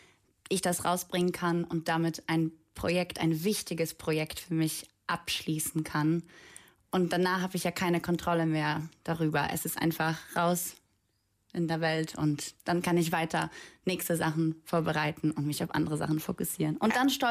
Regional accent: Poland; now in Germany; Ich komme ursprünglich aus Polen, da habe ich Musikschule besucht, ich hatte Klavierunterricht als Hauptfach.

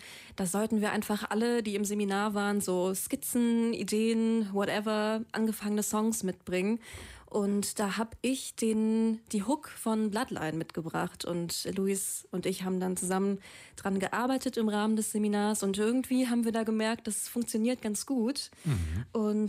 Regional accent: Cologne, North Rhine-Westphalia, Germany; Wir kommen ja aus Köln und das war natürlich aufregend

